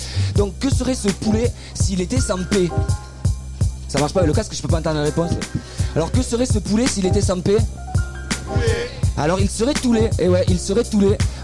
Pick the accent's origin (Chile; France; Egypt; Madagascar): France; Montpellier, Occitanie; En fait, moi je viens de Montpellier